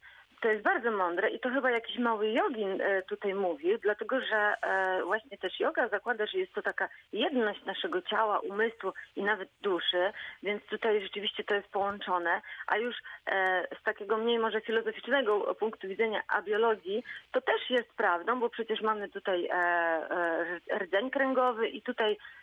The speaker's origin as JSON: {"language": "Polish", "town": "Szprotawa", "region": "Lubusz Voivodeship", "country": "Poland", "said": "Jestem ze Szprotawy, więc na razie głównie tu."}